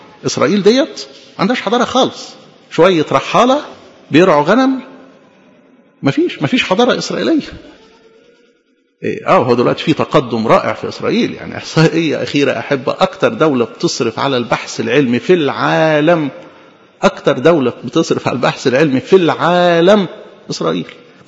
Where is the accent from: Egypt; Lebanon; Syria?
Egypt; ومن مصر دعوت ابني كفرحة بهجة لينا كمصريين